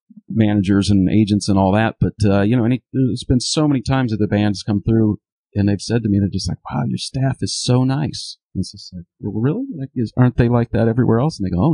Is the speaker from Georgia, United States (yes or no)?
no; Centerville, Ohio, United States; now in Champaign-Urbana, United States; No, I grew up in Ohio. I graduated high school in Centerville, Ohio, and came to U of I to go to school and just never really left.